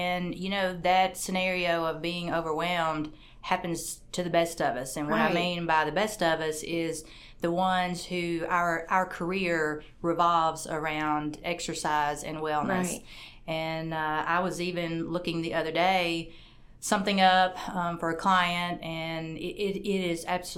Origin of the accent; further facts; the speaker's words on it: Iuka, Mississippi, United States; I am from Iuka, Mississippi.